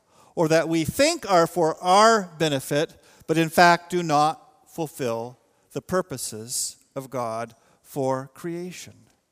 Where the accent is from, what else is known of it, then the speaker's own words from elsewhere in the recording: Pacific Northwest, United States; I, growing up in the Pacific Northwest, I often wondered what it would have been like to see the landscape before it was altered by modern cities.